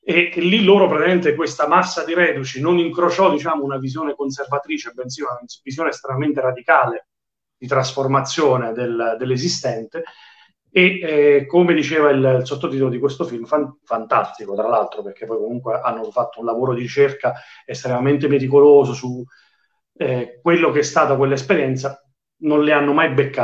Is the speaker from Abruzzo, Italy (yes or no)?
yes; Pescara, Abruzzo, Italy; io da pescarese sono sempre portato a chiedermi perché